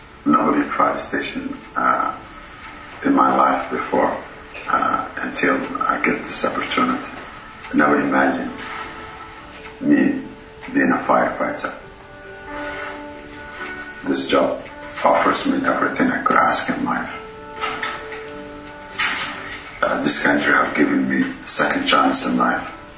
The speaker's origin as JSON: {"language": "English", "country": "Canada", "said": "I'm not less than anybody, and I'm proud of being Canadian."}